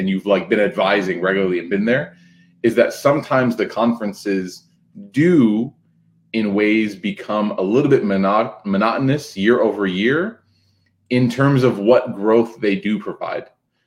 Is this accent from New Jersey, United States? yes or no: no; Chicago, Illinois, United States; I'm a product of a lot of those sessions as a youngster, you know, growing up in Chicago, it snows in our backyard.